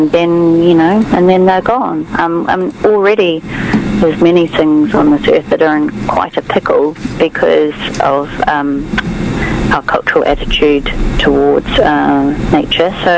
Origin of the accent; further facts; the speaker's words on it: New Zealand; I'm from New Zealand, and the outdoors in New Zealand is very different from the outdoors here.